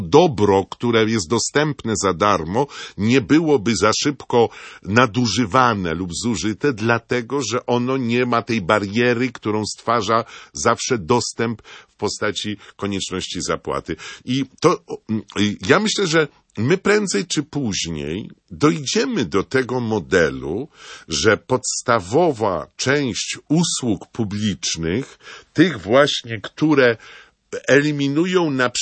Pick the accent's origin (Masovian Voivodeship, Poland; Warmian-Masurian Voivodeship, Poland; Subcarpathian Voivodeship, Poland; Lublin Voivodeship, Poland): Masovian Voivodeship, Poland; Warsaw; Proszę mi wybaczyć, ja jestem warszawiakiem